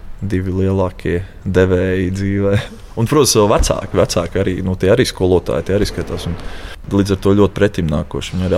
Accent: Valmiera, Valmiera Municipality, Latvia; es no Valmieras esmu

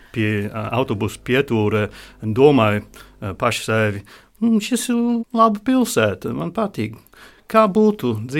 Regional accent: United Kingdom; Latvian is a second language; now in Latvia; Nu, es esmu brits, bet es esmu Latvijas pilsonis arī.

